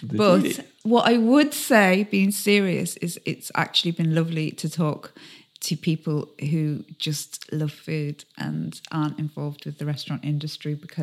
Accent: Carlisle, North West England, United Kingdom; I'm from Carlisle, you know. Seen it all.

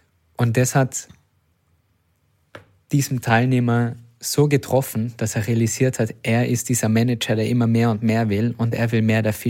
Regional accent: Austria; bei uns in Österreich, in Tirol und in Salzburg

